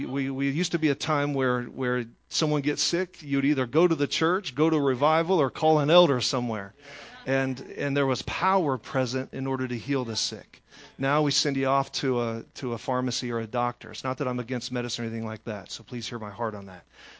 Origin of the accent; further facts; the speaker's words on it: Illinois, United States; now in Houston, United States; we're actually from a little south of Chicago. I don't know what that makes us, but I was born and raised in that area